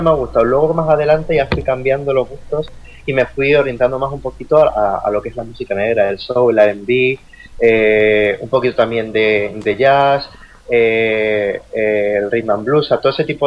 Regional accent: Arafo, Canary Islands, Spain; un saludo a todos los oyentes que están escuchándome desde mi tierra, desde Tenerife o desde toda Canarias, que les mando un saludo muy grande, y también a mi pueblo Arafo

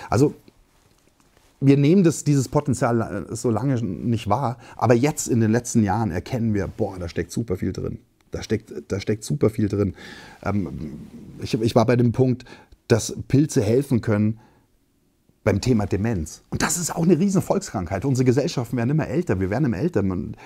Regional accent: Bavaria, Germany; Ich komme selber aus Bayern

